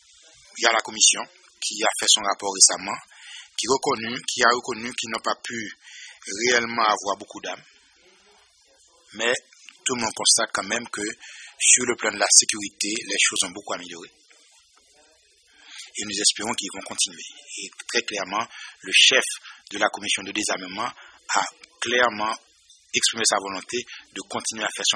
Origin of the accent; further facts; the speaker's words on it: Nord, Haiti; Ce n'est pas ma région. Je viens du Nord, j'étais beaucoup plus intéressé à aller dans le Nord.